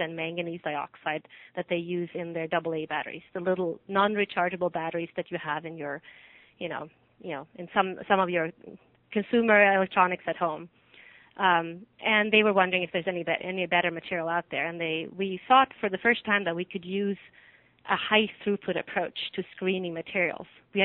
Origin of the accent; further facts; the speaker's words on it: Sweden; in Sweden many years ago. I did my PhD in Stockholm. I'm from Sweden originally.